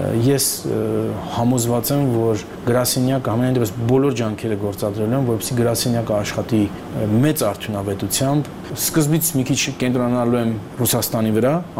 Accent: Yerevan, Armenia; also born or lived in United States; ես ասենք ամերիկացի եմ, այո, ասենք 31 տարի բնակվել եմ Միացյալ Նահանգներում, բայց միևնույն է, ես սկզբունքայնորեն Երևանցի եմ, հայաստանցի եմ

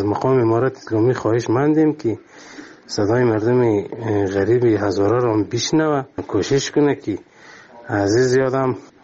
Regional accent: Afghanistan; ما شهروند افغانستانیم

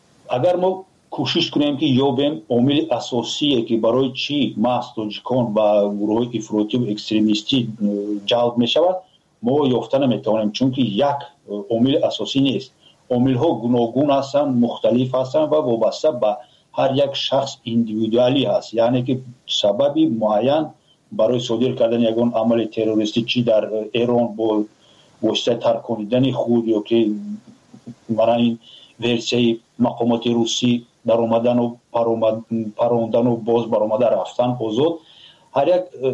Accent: Tajikistan; ما تاجیک هستیم

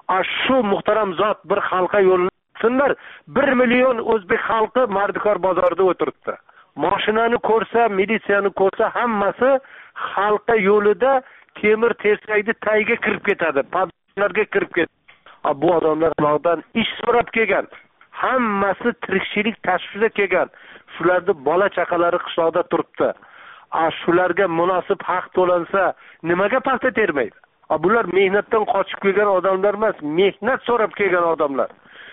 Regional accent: Jizzakh Region, Uzbekistan; Shu yil yoz oyida men o'zim tug'ilib o'sgan Jizzax tumanini Malgizor tog' etaklarida o'zim bolaligim o'tgan, o'zim tug'ilgan qishloqlarda ancha vaqt yurishimga to'g'ri keldi.

